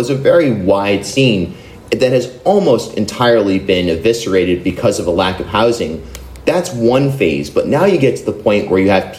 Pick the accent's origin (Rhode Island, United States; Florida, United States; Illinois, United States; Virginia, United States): Rhode Island, United States; also born or lived in New York; I grew up in Rhode Island, but I moved to Newport after 10 years in New York